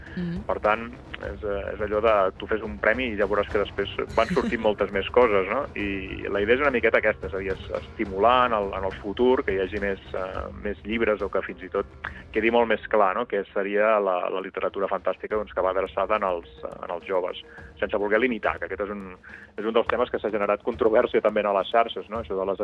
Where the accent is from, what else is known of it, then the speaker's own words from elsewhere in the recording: Figueres, Catalonia, Spain; perquè jo soc de Figueres i ell també